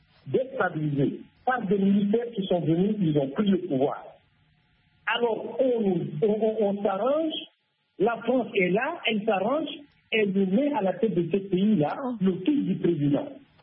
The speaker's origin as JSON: {"language": "French", "country": "Chad", "said": "Je suis tchadien, je suis bien placé pour vous parler de ce qui vient de se passer."}